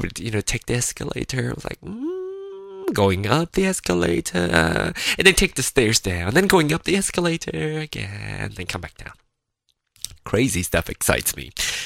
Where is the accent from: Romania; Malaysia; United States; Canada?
Malaysia; Penang; I'm from Malaysia, I'm from Penang specifically